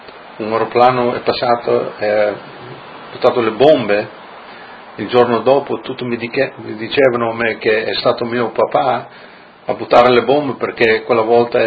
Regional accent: Arba, Friuli-Venezia Giulia, Italy; born there; moved away

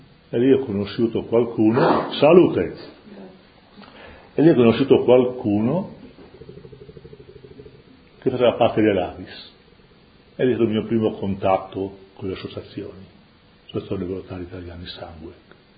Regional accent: Friuli-Venezia Giulia, Italy; Ho detto, sì, io sono friulano

